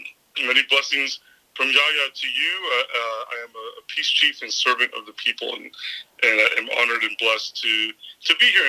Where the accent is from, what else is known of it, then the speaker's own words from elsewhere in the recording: Rio Piedras, Puerto Rico; born there; I was born in Puerto Rico in Rio Piedras, which is Rock River, and my people are Taino. We're most commonly known as Taino. We call ourselves Arawaka or Boricua.